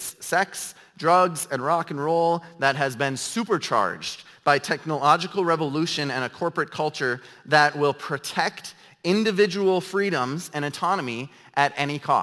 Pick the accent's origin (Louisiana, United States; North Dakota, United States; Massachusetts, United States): North Dakota, United States; now in Minnesota, United States; even here in Minnesota. I'm from North Dakota. It's even a little further behind